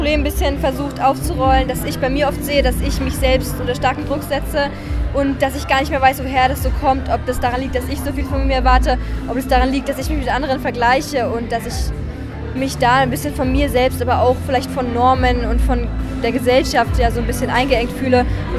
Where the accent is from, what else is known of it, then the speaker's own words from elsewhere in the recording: Würzburg, Bavaria, Germany; ich komme aus Würzburg.